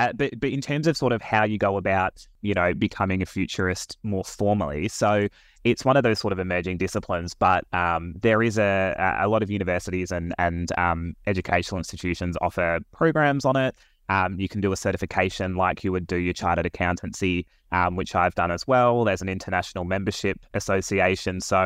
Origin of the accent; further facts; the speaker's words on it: Perth, Western Australia, Australia; I'm originally from Perth. I grew up as the youngest of three children